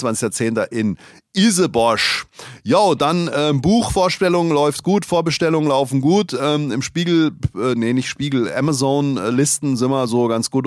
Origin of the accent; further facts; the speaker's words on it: Langen, Hesse, Germany; rund um das Stadion in Darmstadt, rund um Langen, wo ich aufgewachsen bin, Heppenheim